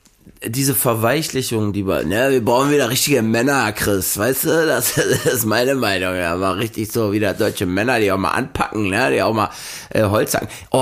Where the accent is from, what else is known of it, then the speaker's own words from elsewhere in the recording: Switzerland; ich als Schweizer